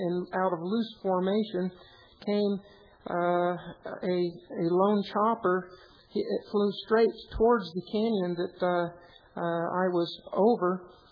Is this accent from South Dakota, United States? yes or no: no; Utah, United States; I am from Utah. Utah County, and I work as an exploration geologist.